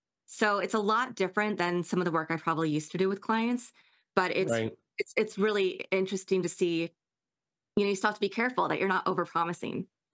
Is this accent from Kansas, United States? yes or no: yes; Kansas, United States; when I was a kid, when I was that age, I grew up in Kansas. There was nothing to do.